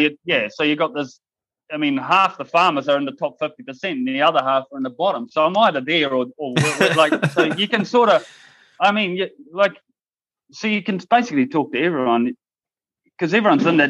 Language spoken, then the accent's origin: English; Netherlands; because I'm from Holland, like Europe